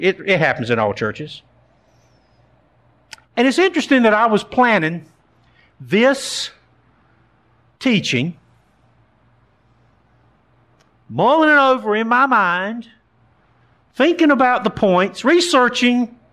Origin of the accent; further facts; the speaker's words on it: Goldsboro, North Carolina, United States; I'm from Goldsboro originally. That's a town about an hour and a half, 2 hours from here. Big claim to fame for Goldsboro is where Seymour Johnson Air Force Base is. Grew up there, spent most of my life there.